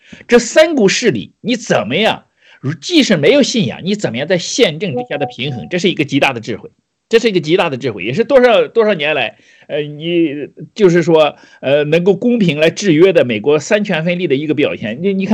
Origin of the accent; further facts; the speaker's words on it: China; 没有说我们中国人就需要这样的体制